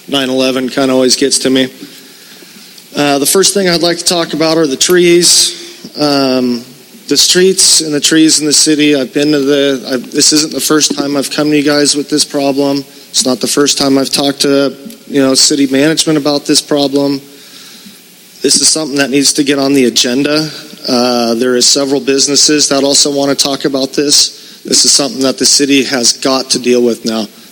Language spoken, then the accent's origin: English; Atascadero, California, United States; born and raised in Atascadero. I've been here my whole life.